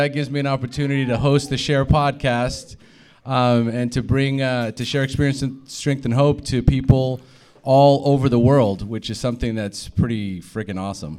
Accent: California, United States; moved away as an adult; now in Costa Rica; I was originally from California. And moved to Costa Rica when I was 29 years old.

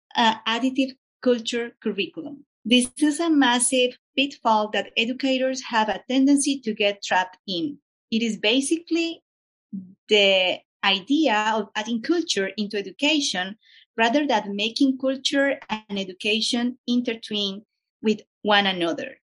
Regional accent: Colombia; English is a second language; Yeah, and growing up in Colombia, we never reflect about several cultures.

